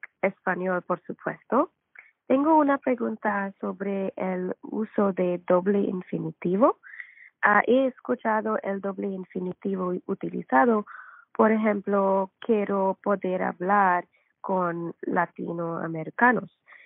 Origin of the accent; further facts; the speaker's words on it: India; Spanish is a second language; now in United States; Soy de India, pero vivo en los Estados Unidos ahora. Y he estado aprendiendo español por poco más de un año con Coffee Break.